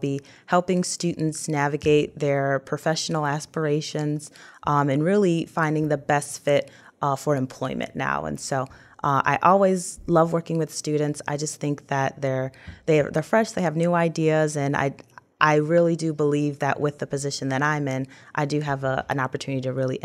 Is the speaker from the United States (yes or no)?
yes; Lansing, Michigan, United States; So I am from the Lansing area, uh-huh. so I am a Viking. I went to Lansing Everett.